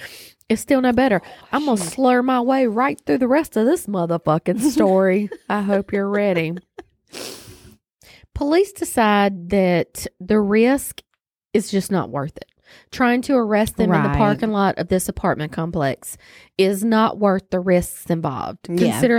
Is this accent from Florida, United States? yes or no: no; North Carolina, United States; I know it's because we're from North Carolina and I've been on these roads before.